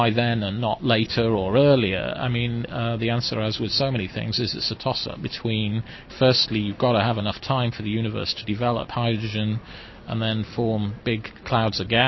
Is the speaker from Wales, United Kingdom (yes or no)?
yes; Wales, United Kingdom; So I was brought up in Wales, and there was a public library